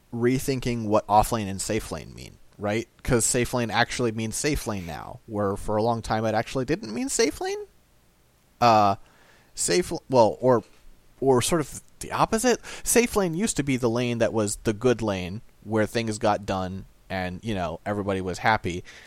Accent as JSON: {"language": "English", "region": "California", "country": "United States", "said": "I mean, technically I'm in Missouri, but I'm still really from SoCal"}